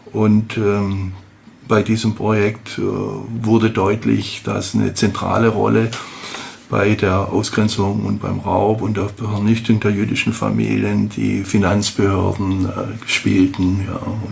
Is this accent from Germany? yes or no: yes; Horb am Neckar, Baden-Württemberg, Germany; Ich komme aus Horb am Neckar.